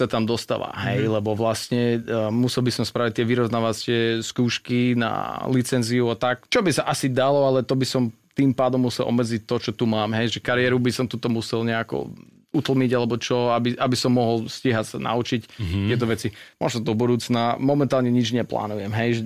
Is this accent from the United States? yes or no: yes; California, United States; Slovak is a second language; moved away as an adult; now in Slovakia; asi som sa prezradil sem tam nejakým prízvukom. Snažím sa, ale slovenčina je veľmi ťažká reč. A pochádzam z Kalifornii.